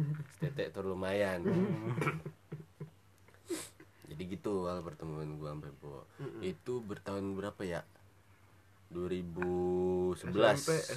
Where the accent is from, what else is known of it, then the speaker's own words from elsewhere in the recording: Makassar, South Sulawesi, Indonesia; Dari kampung, gue kan asli dari Makassar.